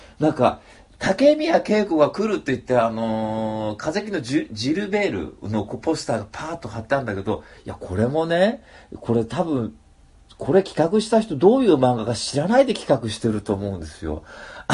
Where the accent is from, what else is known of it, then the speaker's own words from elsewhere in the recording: Hachinohe, Aomori, Japan; 種差海岸っつうのが、まあね、僕そこのそばで育ったんですけど